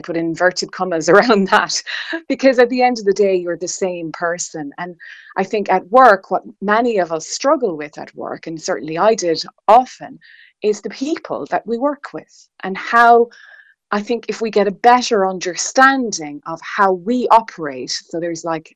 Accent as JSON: {"language": "English", "town": "Dingle", "region": "County Kerry", "country": "Ireland", "tie": "born or raised there", "said": "out in Dingle, and he's no stranger to Radio Kerry. And I grew up in Dingle."}